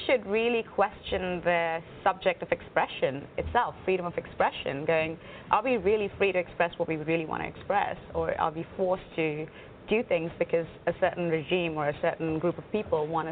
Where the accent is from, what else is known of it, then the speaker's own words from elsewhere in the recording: India; and I come from India. We love dancing.